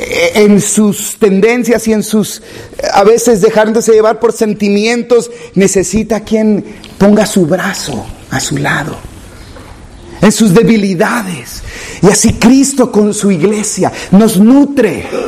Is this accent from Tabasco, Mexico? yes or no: yes; Tabasco, Mexico; ¿Qué si sacáramos, ¿verdad?, como buen tabasqueño el machete nomás?